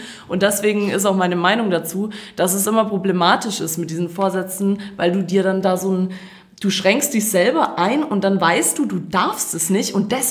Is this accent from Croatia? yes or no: yes; Croatia; now in Germany; Ich war in meiner Heimat und das war sehr, sehr schön. Mache ich eigentlich aber jedes Jahr.